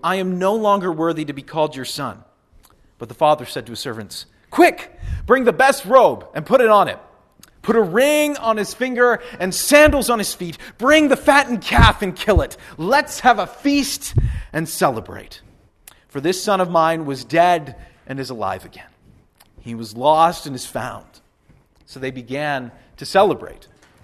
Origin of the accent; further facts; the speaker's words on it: Nipawin, Saskatchewan, Canada; I grew up in Nipawin, Saskatchewan. Spent most of my life there, where we have good fishing and lots of good churches in the area.